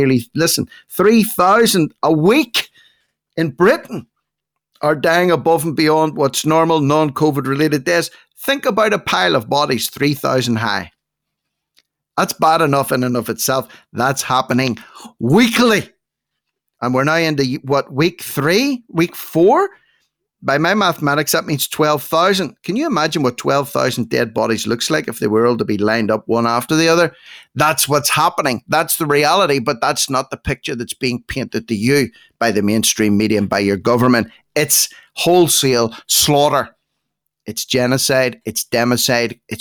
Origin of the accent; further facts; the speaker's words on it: Ireland; I'm only an Irishman.